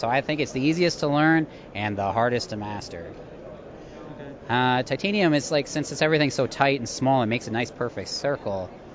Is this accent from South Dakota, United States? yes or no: yes; South Dakota, United States; now in Colorado, United States; I grew up in South Dakota, and I moved to Colorado.